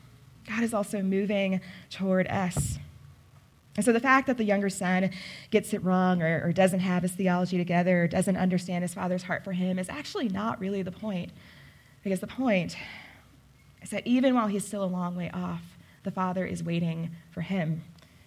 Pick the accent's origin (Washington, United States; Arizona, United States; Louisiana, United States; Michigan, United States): Michigan, United States; moved away; also born or lived in Rhode Island; I grew up in Michigan, but eventually I moved to New England. And specifically to Rhode Island.